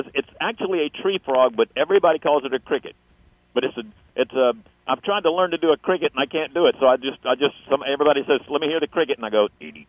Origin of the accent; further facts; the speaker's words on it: Marianna, Florida, United States; now in Ocala, United States; I'm from Florida originally, from Mariana, which is in northwest Florida.